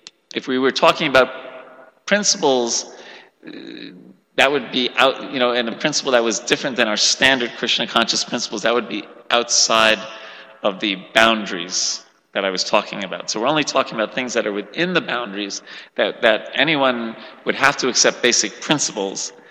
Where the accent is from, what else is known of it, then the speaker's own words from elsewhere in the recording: New York, United States; moved away as an adult; also born or lived in Ann Arbor, United States / Detroit, United States / Vrindavan, India; now in India; I'm originally from New York, and I went to school in Ann Arbor, Michigan, and kind of stayed in Detroit for 10 years, and then moved to India, and I got married and moved with my wife to Vrindavan, and we lived there for 21 years.